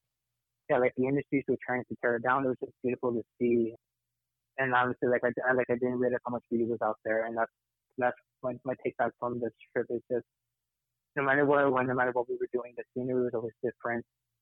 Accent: Salt Lake City, Utah, United States; because I came from Salt Lake City

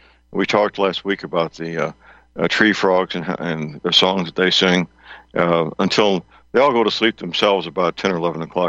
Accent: St. Louis, Missouri, United States; I was watching a TV news station from my hometown, St. Louis, two nights ago

